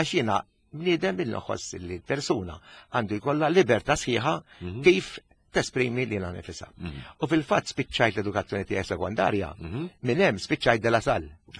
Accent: Zejtun, South Eastern Region, Malta; U allura fit-trobbija tiegħi jiena bdejt mill-ewwel inħoss il-ġibda għall-espressjoni Maltija. Jiena miż-żejtun. U nemmen illi fina żwieten.

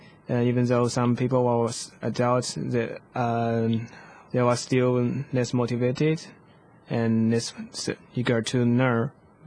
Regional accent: China; English is a second language; from China

